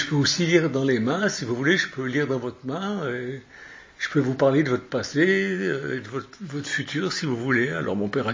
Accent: Lausanne, Vaud, Switzerland; Quand j'étais gamin, on habitait Lausanne parce que moi je suis suisse d'origine.

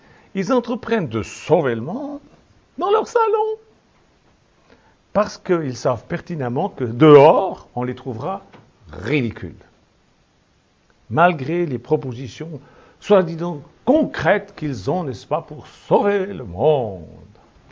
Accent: Switzerland; Mais nous, chez nous, en Suisse, on a un autre mot

